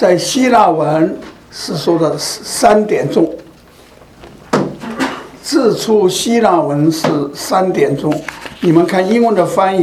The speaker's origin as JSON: {"language": "Chinese", "country": "China", "said": "我想我们中国人我们都知道，我们的从古以来我们就是用了这个天这个地支和天干"}